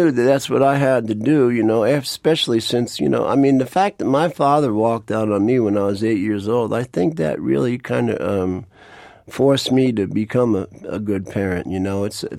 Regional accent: Long Island, New York, United States; now in Upstate New York, United States; I grew up on Long Island, and when I started having kids, I decided that I was going to get them off Long Island, so I moved upstate to raise my children.

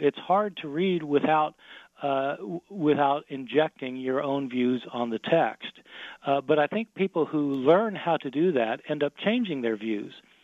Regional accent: Lawrence, Kansas, United States; And so I was raised in Lawrence, Kansas, where the Kansas Jayhawks are.

